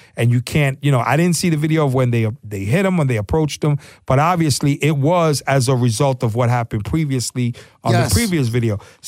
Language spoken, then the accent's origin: English; New York, United States; Here's what I learned growing up in New York.